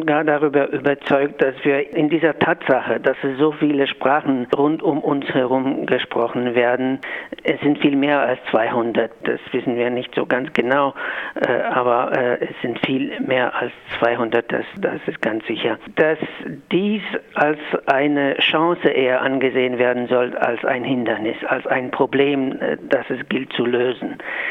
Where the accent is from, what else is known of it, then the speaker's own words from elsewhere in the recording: Poland; now in Graz, Austria; Und ich weiß zum Beispiel von meinem Heimatland Polen, da haben sich Kulturinstitute zusammengetan